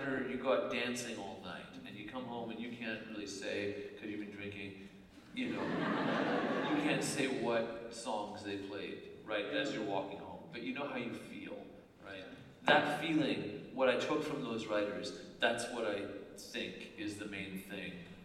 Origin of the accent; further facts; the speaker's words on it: California, United States; but I grew up in California